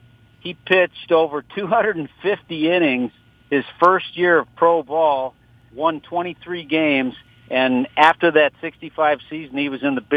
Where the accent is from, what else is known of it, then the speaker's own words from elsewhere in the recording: Los Angeles, California, United States; I grew up in Los Angeles. I grew up about 15 minutes from Dodger Stadium, so this was a team that in junior high and high school I followed them when the Dodgers came to California.